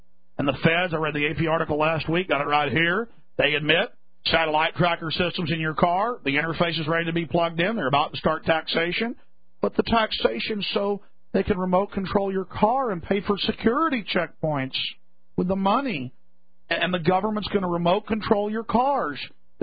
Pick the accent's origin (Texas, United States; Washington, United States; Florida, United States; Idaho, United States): Texas, United States; I'm from Texas, I don't talk like that.